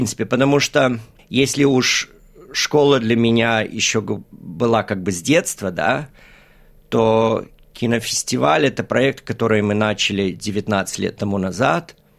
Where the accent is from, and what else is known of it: Australia; born or raised there